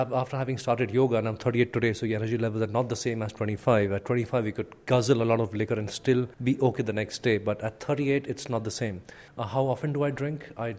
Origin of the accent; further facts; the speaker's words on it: Pune, Maharashtra, India; also born or lived in Mumbai; We grew up in a place called Pune and Bombay, which culturally is very progressive compared to all the other small towns or probably even the big towns which are up north